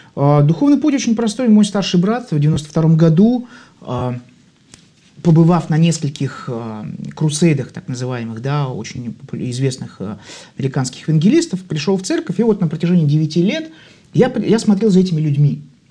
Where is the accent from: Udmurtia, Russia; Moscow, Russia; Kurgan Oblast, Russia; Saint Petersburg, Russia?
Saint Petersburg, Russia; born there; Родился в Ленинграде. Счастлив и горжусь этим.